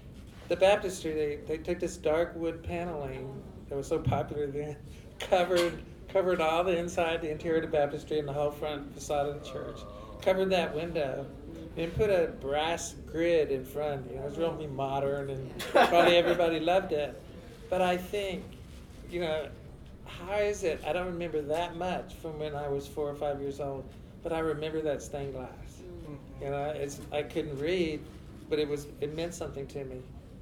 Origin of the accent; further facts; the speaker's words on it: Houston, Texas, United States; I must have been 4 years old when I grew up in Houston in a church very much architecturally looked very much like University Church here, a really beautiful church.